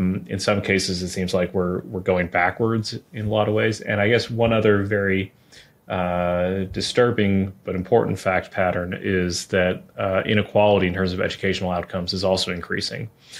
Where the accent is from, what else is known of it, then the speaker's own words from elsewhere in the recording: Lexington, Kentucky, United States; also born or lived in New York City; Yeah, I grew up mostly in Kentucky. I was born in Lexington, Kentucky. We then moved to New York City for a few years.